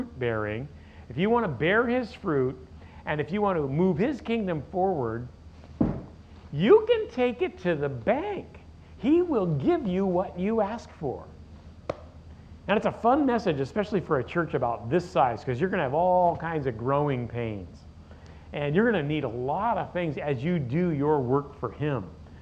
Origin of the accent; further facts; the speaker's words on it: Placentia, California, United States; I'm from, I guess, Los Angeles, if you want to get real specific. I'm from Placentia in North Orange County, 20 minutes from Disneyland is the marker.